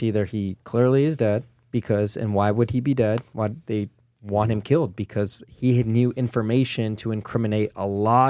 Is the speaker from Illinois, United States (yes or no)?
yes; Chicago, Illinois, United States; I grew up in the Chicago area in the 90s, and Jordan was always my sports hero.